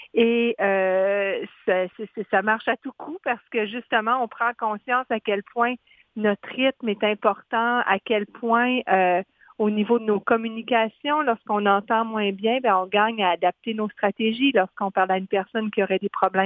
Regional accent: Quebec, Canada; En fait, je suis native de la Gaspésie

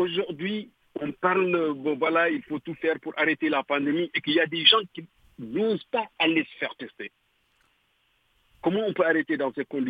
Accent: Mauritania; Je suis originaire de la Mauritanie.

